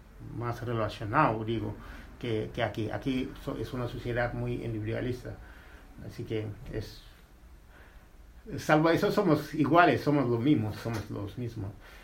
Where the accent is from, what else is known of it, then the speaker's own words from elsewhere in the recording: Dakar, Senegal; Dakar, de la capital.